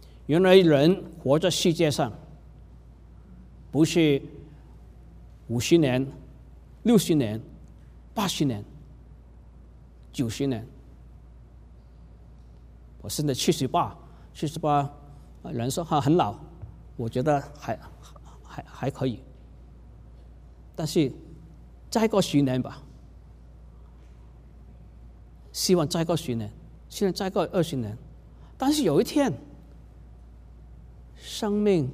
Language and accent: Chinese; Hong Kong; 在我76年我和师母结婚的时候，我就带师母回香港，我要让师母看看我长大的地方是怎么样。